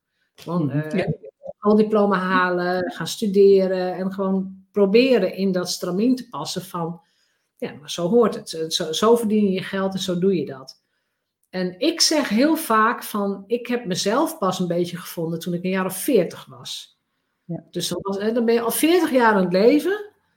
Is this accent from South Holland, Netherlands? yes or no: no; Drenthe, Netherlands; En ik kom uit Drenthe, dus voor de Nederlanders, Drenthe is heel geaard, heel gegrond.